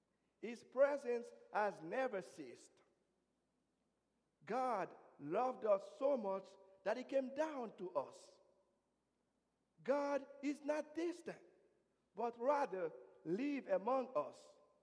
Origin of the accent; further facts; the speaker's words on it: Haiti; As a young boy growing up in Haiti, I was often told not to go on the streets at nighttime